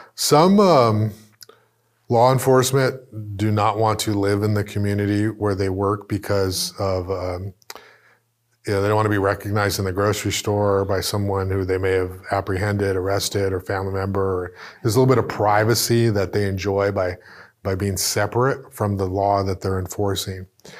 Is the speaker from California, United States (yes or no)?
yes; Goleta, California, United States; You know, I grew up in, I was born in Goleta, you know, poor by our California standards.